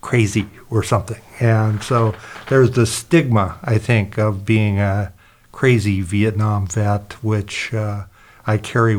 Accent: Seattle, Washington, United States; Here I was from Seattle, you know, so I was used to cold, wet climate.

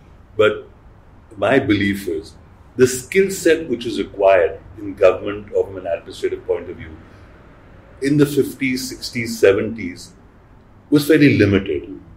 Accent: India; as an Indian, I feel

